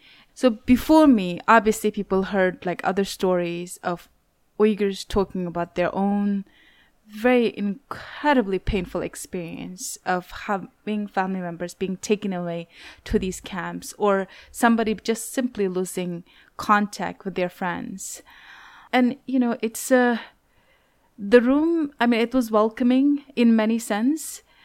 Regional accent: Urumqi, Xinjiang, China; So I grew up in Xinjiang and, you know, I'm from Urumqi, and I was born into a very educated family.

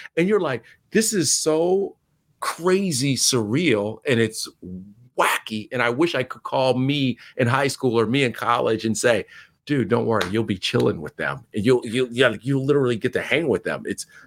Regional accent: Baltimore, Maryland, United States; I grew up in Baltimore, and in the 80s, when she was doing local news

